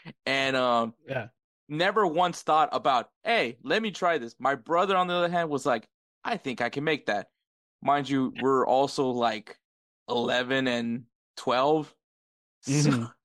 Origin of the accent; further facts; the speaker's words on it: the South, United States; Obviously, I'm from the South.